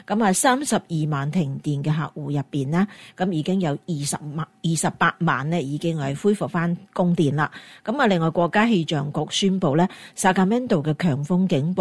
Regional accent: California, United States; 我哋加州人其实都几矛盾，

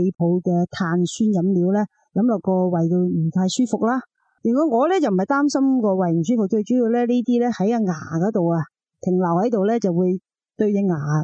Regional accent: China; 我哋中国人

